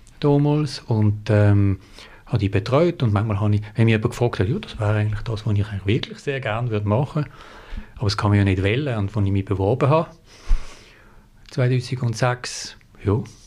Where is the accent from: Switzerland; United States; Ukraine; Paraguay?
Switzerland; Binningen, Basel-Landschaft; Ich bin in Binningen aufgewachsen